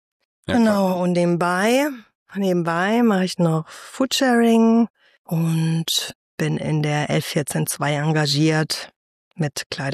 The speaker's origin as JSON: {"language": "German", "town": "Fulda", "region": "Hesse", "country": "Germany", "tie": "born or raised there", "said": "dann habe ich hier meine Jugend verbracht im Kreuz."}